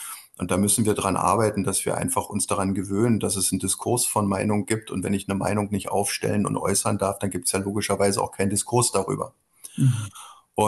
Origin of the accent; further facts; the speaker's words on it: Frankfurt, Hesse, Germany; die Menschen hier in Frankfurt, also meine Heimatstadt